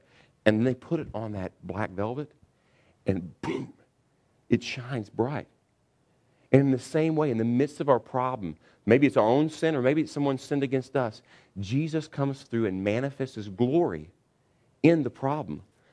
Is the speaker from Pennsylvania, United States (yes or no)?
no; Kentucky, United States; we grew up in Kentucky, and the kind of receptions we had